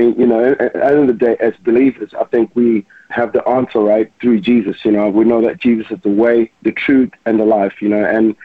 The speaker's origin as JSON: {"language": "English", "country": "Zimbabwe", "tie": "born or raised there", "said": "So I grew up growing up in Zimbabwe just from being a kid."}